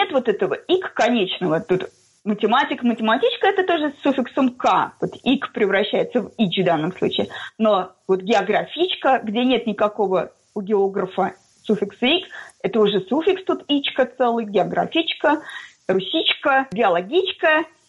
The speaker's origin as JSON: {"language": "Russian", "town": "Zavolzhye", "region": "Nizhny Novgorod Oblast", "country": "Russia", "said": "Я нижегородка, я амичка, я заволжанка, я живу в городе под названием Заволжье."}